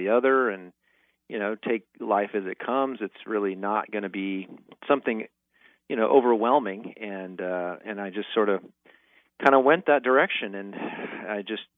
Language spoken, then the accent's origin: English; Nebraska, United States; So I actually grew up in northeast Nebraska. I'm a Cornhusker by heart, I guess.